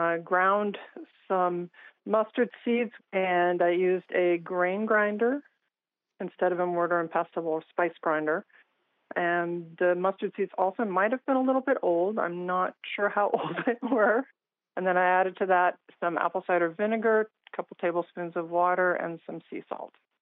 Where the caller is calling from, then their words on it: Blacksburg, Virginia, United States; I'm calling from Blacksburg, Virginia.